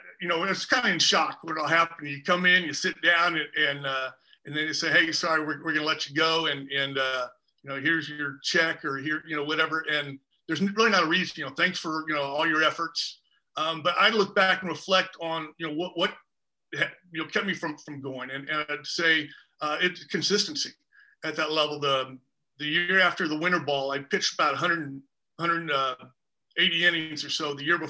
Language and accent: English; Houston, Texas, United States; So yeah, I grew up in Houston, Texas, and I was all ready to go to University of Texas and walk on.